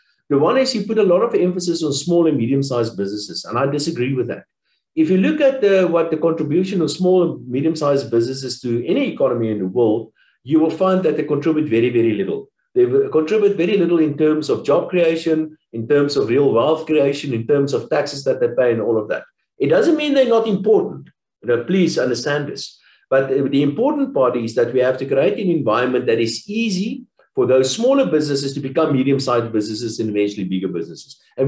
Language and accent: English; South Africa; first language Afrikaans; English is a second language; as you can hear, my native language is English, and I had to speak English, or rather it's Afrikaans, and I had to speak English.